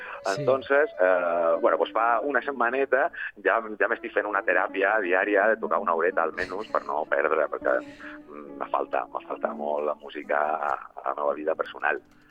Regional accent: Ibiza, Balearic Islands, Spain; sabeu que soc d'Eivissa

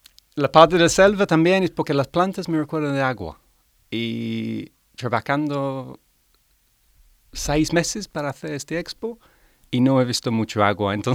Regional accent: London, United Kingdom; Spanish is a second language; Y soy de Londres y cuando trabajé en Londres, cada semana yo fui al

